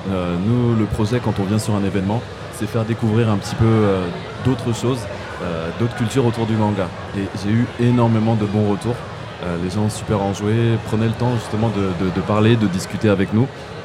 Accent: Cholet, Pays de la Loire, France; born there; Moi, je suis né à Cholet, donc c'est à 30 minutes d'ici.

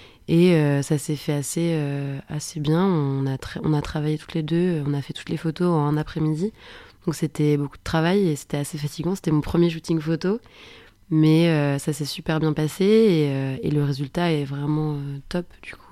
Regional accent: Angers, Pays de la Loire, France; Alors que quand je suis à Angers, c'est ma ville natale, donc je suis assez facilement déstabilisée.

